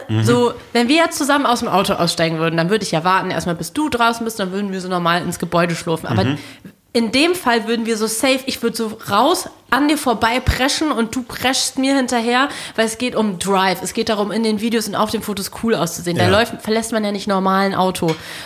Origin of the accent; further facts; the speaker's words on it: Berlin, Germany; Ganz im Ernst, als Berlinerin weiß man das ja manchmal nicht.